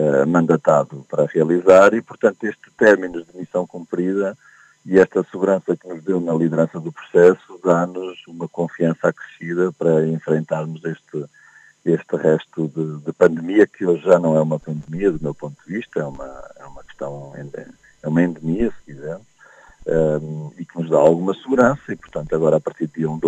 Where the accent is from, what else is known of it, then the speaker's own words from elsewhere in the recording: Portugal; como português também